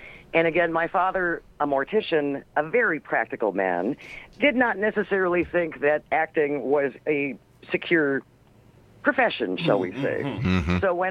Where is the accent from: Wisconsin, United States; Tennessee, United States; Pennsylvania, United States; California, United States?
Wisconsin, United States; Hartford; I was born in Hartford, Wisconsin. I was the youngest of six children. Our father was a mortician. We grew up upstairs.